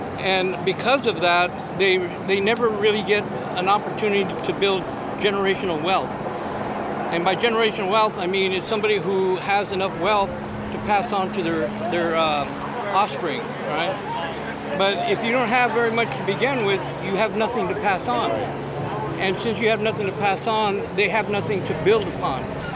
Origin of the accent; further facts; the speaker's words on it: San Jose, California, United States; San Jose, California. That's where I'm living.